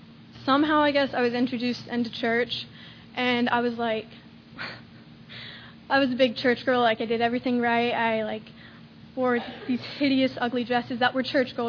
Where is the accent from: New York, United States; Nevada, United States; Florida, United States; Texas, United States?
Florida, United States; Lakeland; born there; I was born in Lakeland, Florida, August 24th, 1993.